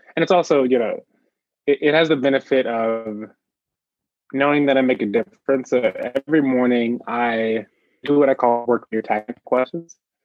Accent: Speedway, Indiana, United States; I'm from Indiana. I'm born and raised in a small town. I grew up in a small town called Speedway, Indiana.

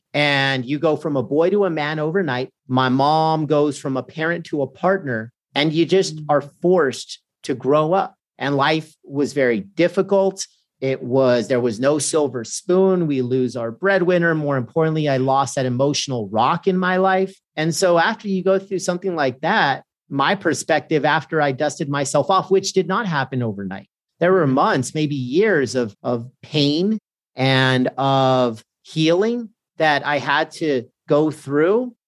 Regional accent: California, United States; Even though I'm from SoCal, I went up to the Bay Area

